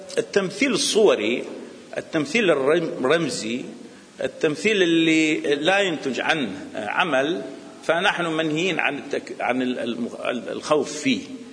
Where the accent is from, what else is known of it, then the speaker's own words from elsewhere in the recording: Iraq; وانا كعراقي